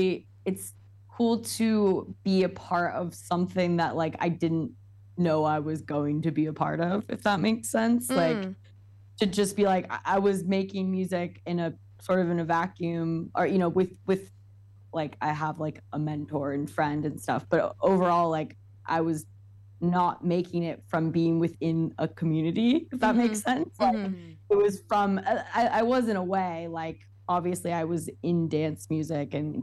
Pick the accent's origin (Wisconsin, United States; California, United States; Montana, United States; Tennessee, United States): California, United States; I'm from California